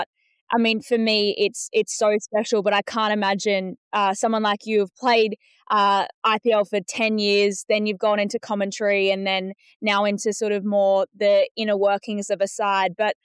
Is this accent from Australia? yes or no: yes; Australia; As an Aussie